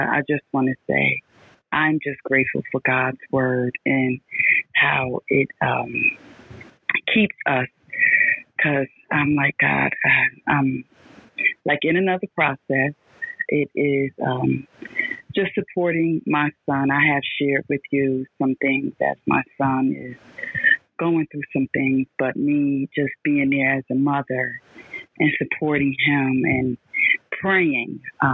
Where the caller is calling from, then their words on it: Newark, New Jersey, United States; I'm calling from Newark, New Jersey.